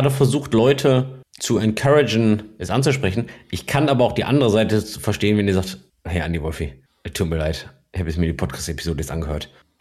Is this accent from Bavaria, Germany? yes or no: no; Essen, North Rhine-Westphalia, Germany; Ich komme aber aus Essen, ja? Also aus Essen, Duisburg.